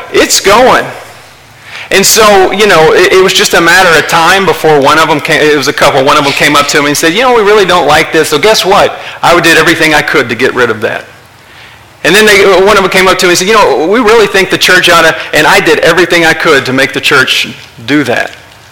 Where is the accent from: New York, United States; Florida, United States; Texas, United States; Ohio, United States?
Texas, United States; And you know, I'm from Texas.